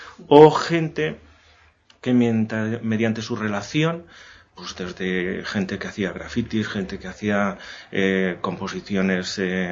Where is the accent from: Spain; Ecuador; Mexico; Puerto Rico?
Spain; Madrid, Community of Madrid; yo que vengo de Madrid